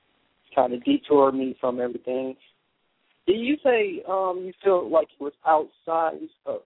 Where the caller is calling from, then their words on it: Detroit, Michigan, United States; Detroit, Michigan.